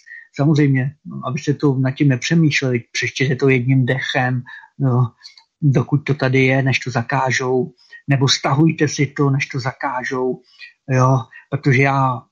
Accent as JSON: {"language": "Czech", "country": "Slovakia", "said": "že jako Slováci bychom si vystačili s jednou národní radou nebo sněmovnou"}